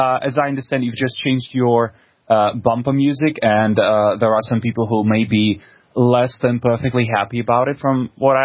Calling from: Russia; English is a second language; I'm calling you from Russia.

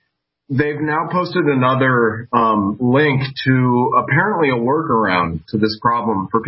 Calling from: Cleveland, Ohio, United States; Yeah, I'm calling from Cleveland, Ohio.

